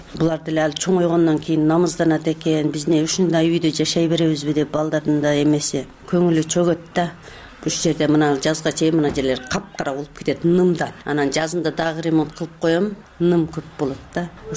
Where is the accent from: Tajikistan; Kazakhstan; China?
Tajikistan; now in Osh, Kyrgyzstan; Тажикстандан 89 жылы келгенмин. Ошобойдон ушул жерде жашаймын. 2009 жылы жарандык алдым.